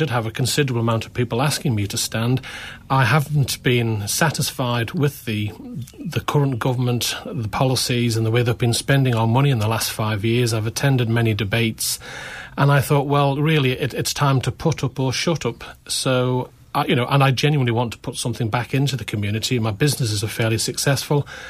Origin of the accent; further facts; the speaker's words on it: Isle of Man; I was born and raised on the Isle of Man. I'm married to Lorraine and we have three children. I've lived in Crosby for the last 20 years.